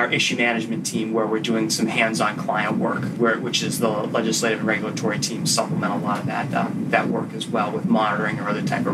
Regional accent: Marlborough, Massachusetts, United States; I grew up in Marlborough, Massachusetts.

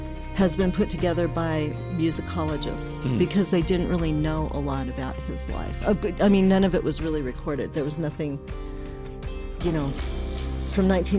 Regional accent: Southwest, United States; we're from the Southwest. We're used to a lot of diversity and a lot of different people and a lot of different colors and a lot of different.

